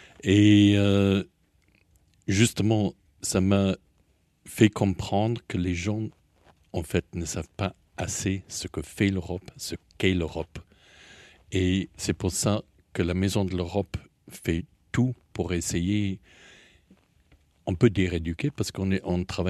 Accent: England, United Kingdom; now in France; mais surtout, je suis anglais.

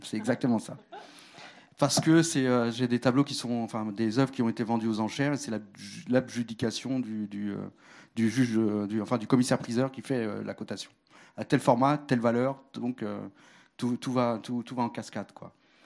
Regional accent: Paris, Île-de-France, France; born there; also born or lived in Arles; Moi, je suis né à Paris, j'ai vécu ensuite 16 ans à Arles pour revenir encore en région parisienne.

